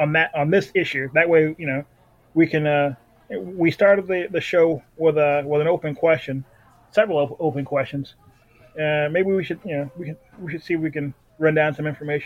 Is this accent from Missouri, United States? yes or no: yes; Missouri, United States; And I'm from Missouri, the Midwest.